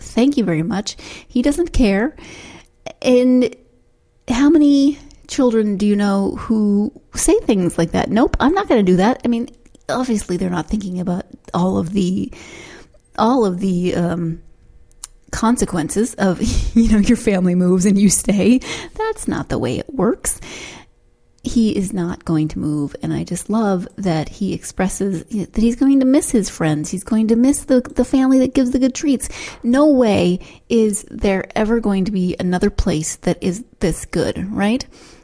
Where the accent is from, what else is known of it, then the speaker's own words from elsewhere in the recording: Montana, United States; also born or lived in California / Texas / Pennsylvania; I grew up in Montana. I have lived in California, in Texas, in Pennsylvania, and it's an adventure.